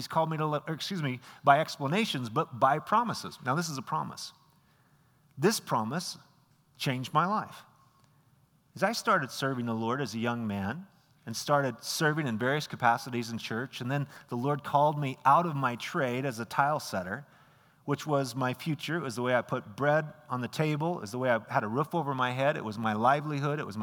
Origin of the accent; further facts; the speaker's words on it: Filer, Idaho, United States; I'm from a little town called Filer down. I always say I'm from Twin. I'm not really from Twin, but it's the most, nobody knows where Filer's at. So even though it is the vacation capital of Idaho.